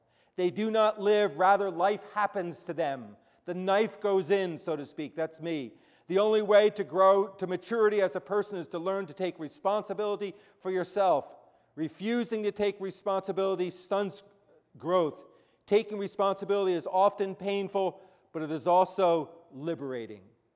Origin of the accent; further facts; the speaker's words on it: New Jersey, United States; I'm from New Jersey, so I listen